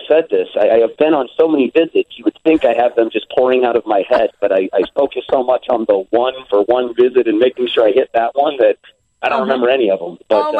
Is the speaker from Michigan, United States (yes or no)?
no; Lakewood, Colorado, United States; I'm from Lakewood, Colorado. She's a long time friend of mine from Lakewood who happens to live just 5 miles from me now